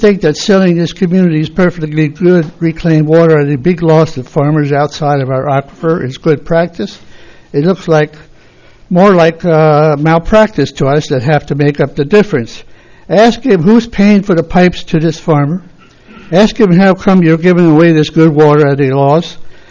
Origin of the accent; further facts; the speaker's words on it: Los Osos, California, United States; from Los Osos.